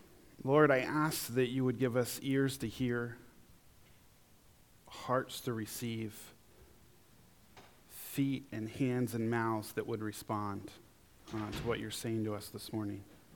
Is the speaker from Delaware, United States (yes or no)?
no; New York, United States; Actually, two of the team were from Canada, and one was from Nebraska, and I was from New York.